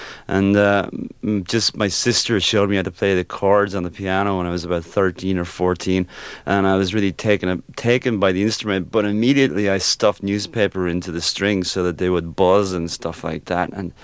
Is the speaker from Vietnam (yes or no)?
no; Ireland; I mean, growing up in Ireland, in a place where there's not a sky in the clouds instead of a cloud in the sky.